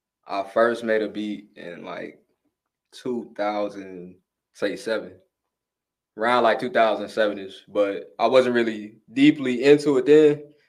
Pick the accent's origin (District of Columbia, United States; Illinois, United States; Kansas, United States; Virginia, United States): Illinois, United States; Waukegan; Well, I'm from Waukegan, Illinois.